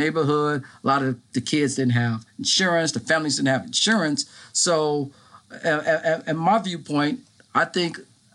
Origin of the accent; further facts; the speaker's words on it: Inglewood, California, United States; I started off in public health dentistry because I grew up in Inglewood, and my dad, he was a staple in Inglewood.